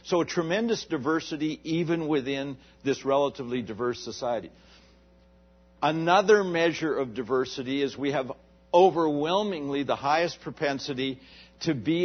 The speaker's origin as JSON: {"language": "English", "town": "Red Deer", "region": "Alberta", "country": "Canada", "tie": "born or raised there", "said": "And I'm from Red Deer, Alberta, where we grew up hearing about the Alberta Rat Patrol."}